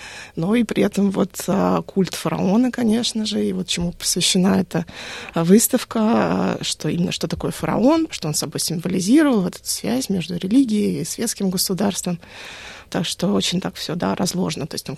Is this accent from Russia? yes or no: yes; Moscow, Russia; потому что я выросла в Москве